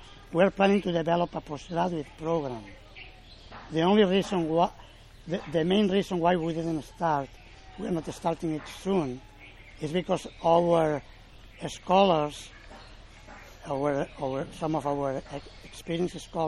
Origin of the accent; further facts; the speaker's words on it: Spain; English is a second language; moved away as an adult; I'm from Spain, so I'm not from there, actually. So I can't say I'm detached from the place. I could say I was born in Spain. I moved there only because the college started there.